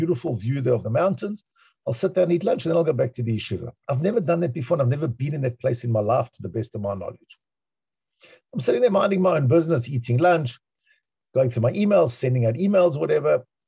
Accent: South Africa; I'm a South African guy.

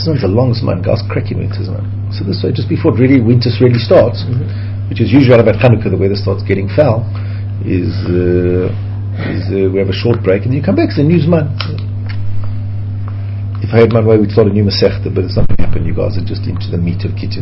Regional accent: Pretoria, Gauteng, South Africa; You understand, I come from Pretoria, okay.

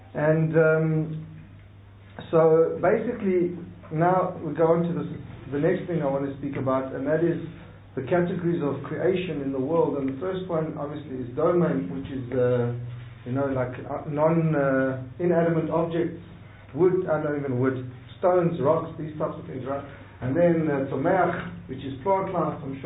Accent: South Africa; I mean, I'm from South Africa, so I'll say, if you go into Alexandra Township to one of the big gang members

